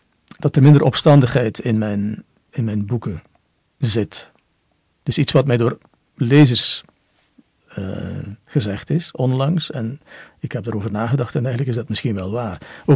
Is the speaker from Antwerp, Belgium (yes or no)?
no; Adegem, East Flanders, Belgium; het werkelijke Adegem waar ik geboren ben en nog altijd leef.